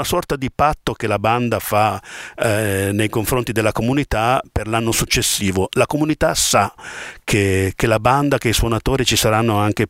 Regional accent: Gaggiano, Lombardy, Italy; anche nel mio paese, che è Gaggiano, si faceva di notte.

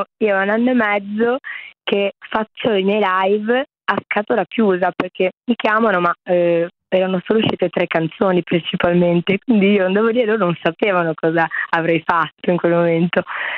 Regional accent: Sanremo, Liguria, Italy; now in Turin, Italy; che io sono di Sanremo, sto a Torino

